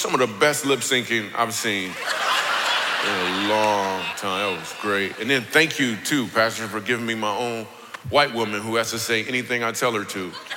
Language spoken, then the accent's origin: English; Grand Rapids, Michigan, United States; because I'm from Grand Rapids, like I grew up over by D&W, Division of Wealthy.